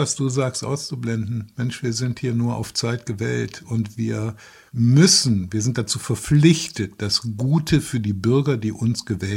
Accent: Rhineland, Germany; wir stammen aus dem Rheinland, deshalb ist der Weg nicht weit, ich war großer Bonn-Fan

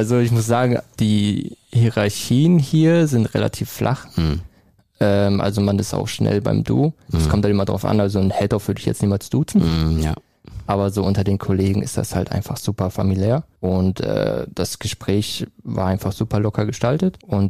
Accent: Geseke, North Rhine-Westphalia, Germany; Ja, ich komme aus Geseke. Das ist circa 15 Minuten von hier entfernt.

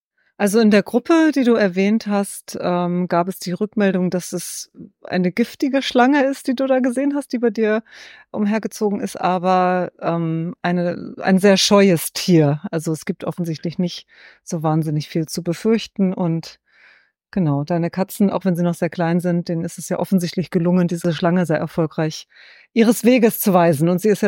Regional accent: Germany; Und wir sind ja doch aus Deutschland so ein Leben gewohnt mit der relativ schnellen Erfüllung sämtlicher Wünsche

